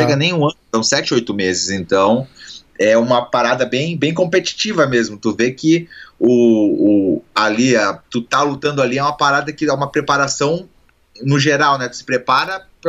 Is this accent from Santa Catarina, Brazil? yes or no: yes; Joinville, Santa Catarina, Brazil; now in United States; Então, eu sou de Joinville e Santa Catarina, né?